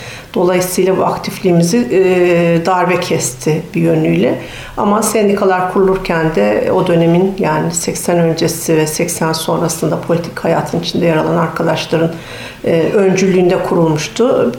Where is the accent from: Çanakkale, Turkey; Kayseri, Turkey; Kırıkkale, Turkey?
Çanakkale, Turkey; Biga; also born or lived in Balıkesir / İzmir; Ben Bigalıyım. Çanakkale Bigalıyım. İlkokul, ortaokul, liseyi Balıkesir'de okudum. Meslek yüksekokulunu liseden sonra Balıkesir'de bitirdim.